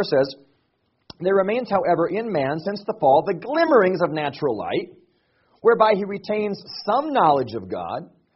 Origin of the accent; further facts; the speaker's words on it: Lynden, Washington, United States; I grew up in Linden, Washington, a small town in many ways very similar to Sioux Center.